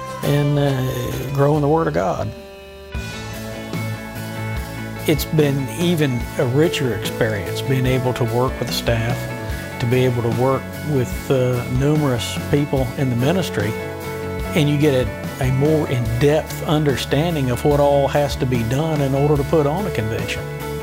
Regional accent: Alamance, North Carolina, United States; from Alamance, North Carolina, and I run a truck stop ministry called Ark of the Road.

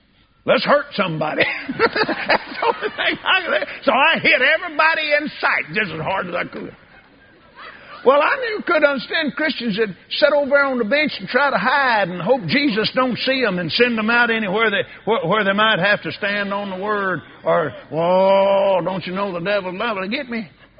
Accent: Abilene, Texas, United States; When I was a little boy, I was raised out in West Texas, Abilene, Texas.

